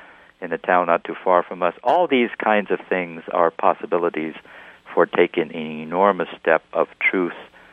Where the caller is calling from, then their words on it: Birmingham, Alabama, United States; I'm talking from Birmingham, Alabama, which we've got the worst immigration law in the country